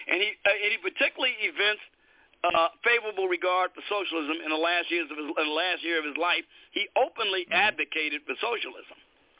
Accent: Chicago, Illinois, United States; now in Georgia, United States; I'm originally from Chicago, but I'm an expatriate from the horrific state of Illinois, which is falling into decay and ruination.

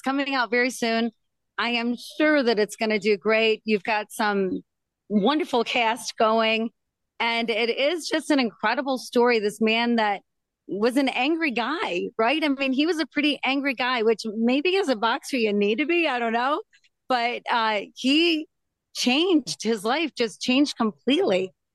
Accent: Michigan, United States; I'm from Michigan, Midwestern, and won some awards.

